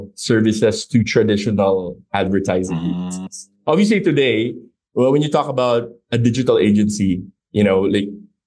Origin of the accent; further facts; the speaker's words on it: Philippines; also born or lived in United States; I grew up in the Philippines